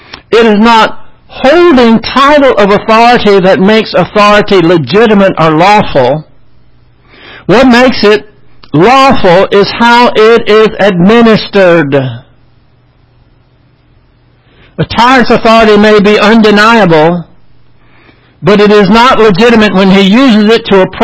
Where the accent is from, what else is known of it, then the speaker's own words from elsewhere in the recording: United States; We know, as an American, and especially as a Christian, that our rights come from God.